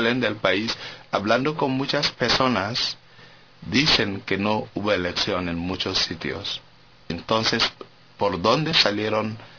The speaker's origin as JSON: {"language": "Spanish", "country": "Nigeria", "second_language": "Spanish", "said": "como soy de Nigeria"}